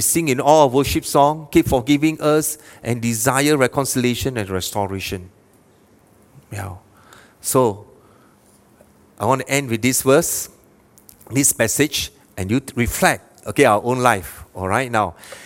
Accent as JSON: {"language": "English", "country": "Malaysia", "second_language": "English", "said": "I say, wow, being a Malaysian, chances may be very, very slim."}